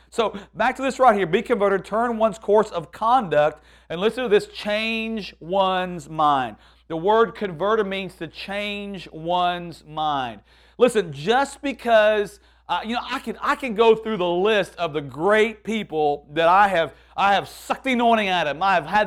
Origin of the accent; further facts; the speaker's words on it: Texas, United States; You know, we're from Texas.